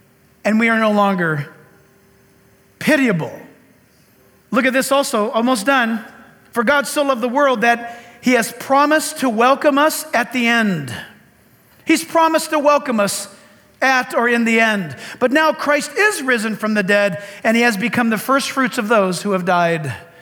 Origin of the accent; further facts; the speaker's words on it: San Diego, California, United States; born there; Sad to say, I was born in San Diego, but I don't know a stitch of Spanish.